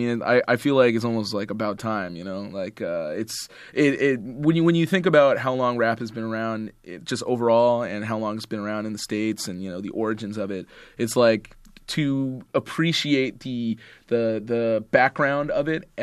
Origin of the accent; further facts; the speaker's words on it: Edmonton, Alberta, Canada; I'm from Edmonton and I have like this focus on prairie rap.